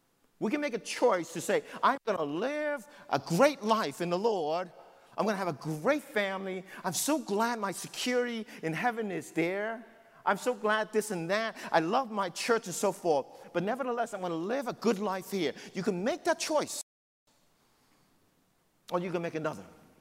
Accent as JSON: {"language": "English", "town": "New York City", "region": "New York", "country": "United States", "tie": "born or raised there", "said": "See, I grew up in the Lower East Side. I went to school in Greenwich Village."}